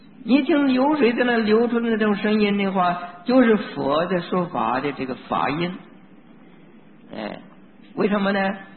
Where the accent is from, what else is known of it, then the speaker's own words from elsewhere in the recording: China; 我们中国人的习惯呢都是喜欢简单